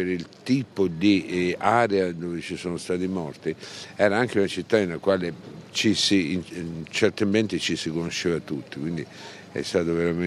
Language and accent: Italian; L'Aquila, Abruzzo, Italy; Poi c'è il bilancio come uomo, come aquilano, come marito, come padre di famiglia